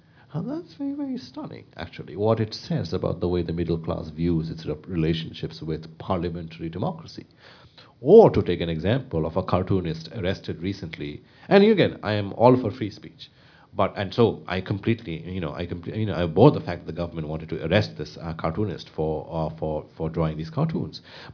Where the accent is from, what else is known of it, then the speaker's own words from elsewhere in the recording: Northeast India, India; I grew up in the Northeast in these conflict areas.